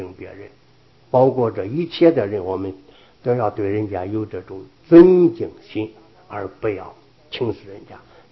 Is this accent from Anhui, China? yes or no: no; Henan, China; 比如说我的家乡是河南